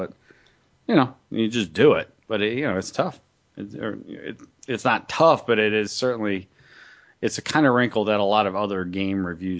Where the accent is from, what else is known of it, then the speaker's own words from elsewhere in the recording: Alabama, United States; born there; Yeah, anyone who knows me knows that I was born in Alabama. Both my parents are University of Alabama graduates.